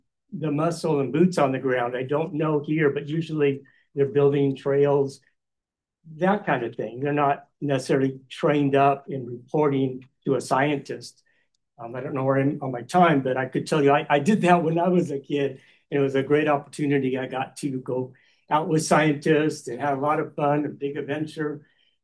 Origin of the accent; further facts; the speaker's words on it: Rancho Mirage, California, United States; from Ranch Mirage.